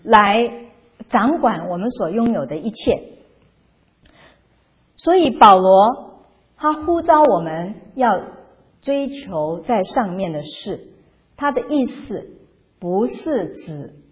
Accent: China; 换句话说就是我们中国人所说的大位

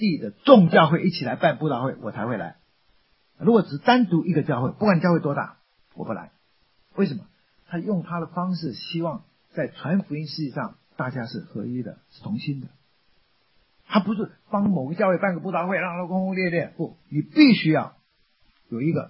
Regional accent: Taiwan; born there; 当我还没出生呢，我在台湾出生的

